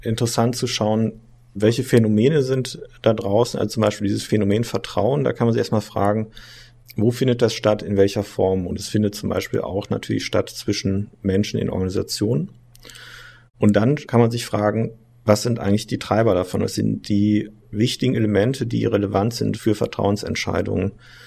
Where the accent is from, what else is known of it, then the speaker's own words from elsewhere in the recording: North Rhine-Westphalia, Germany; also born or lived in Cologne; Aber ich bin in Köln geboren sogar, bin aber im Bergischen Land groß geworden, also eher ländlich und daher kenne ich auch ländliche Umgebungen.